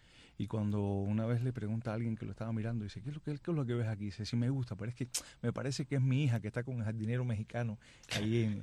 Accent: Cuba; moved away as an adult; now in United States; Cuando fui a estudiar estuve en La Habana, pero después regresé nuevamente a mi pueblo.

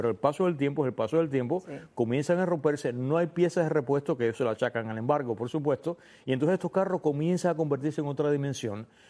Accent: Cuba; moved away; hasta el año 92, que fue cuando yo salí de Cuba.

